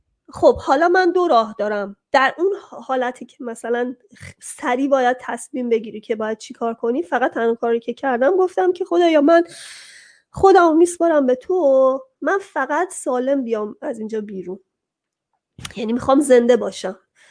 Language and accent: Persian; Iran; moved away as an adult; خیلی با خودم کلنجار رفتم تا از ایران اومدم بیرون